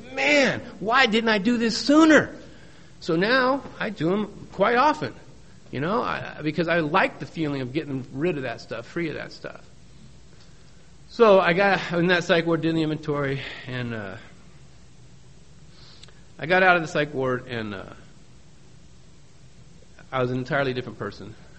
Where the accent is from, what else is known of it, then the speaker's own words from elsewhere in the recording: San Diego, California, United States; I grew up here. I grew up in San Diego. You know, I grew up in Mission Beach. Pacific Beach. I'm a total beach rat, man. I mean, this is where I grew up.